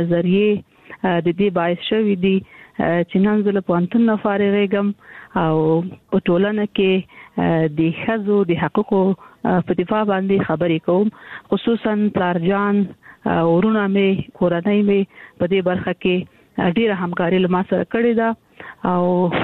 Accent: Kandahar, Afghanistan; زه د کندهار یم، د کندهار د دنیا لالې سي کې مې زده کړې وکړې او کابل پوهنتون ته ولاړم

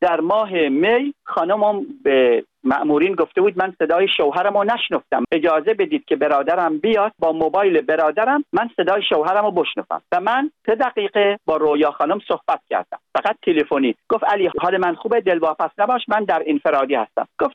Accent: United Arab Emirates; ما خانم 24 سال در امارات زندگی میکنیم، یعنی من که بچه اماراتم، پاسپورتم ایرانی نیست،

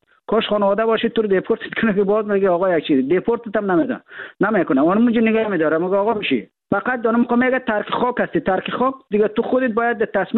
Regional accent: Afghanistan; ما در افغانستان در کشور جنگ زده بزرگ شدیم.

